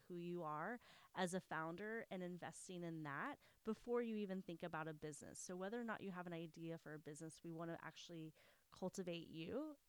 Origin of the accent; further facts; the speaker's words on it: Tulsa, Oklahoma, United States; So Leslie in college, so I'm from Tulsa, Oklahoma, which is really important because I'm a proud Tulsan.